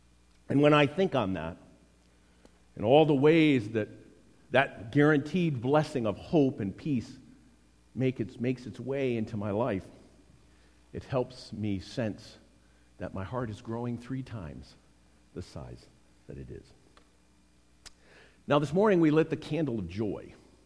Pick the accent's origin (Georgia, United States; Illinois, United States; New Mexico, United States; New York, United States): New York, United States; when I was growing up, I grew up in the Hudson Valley, and in my younger elementary years, we lived in a house that was virtually surrounded by apple orchards.